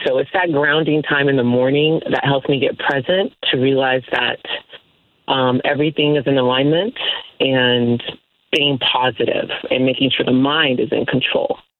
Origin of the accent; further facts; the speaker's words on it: Stockton, California, United States; So I grew up in Stockton, California, around a lot of different first generation immigrants.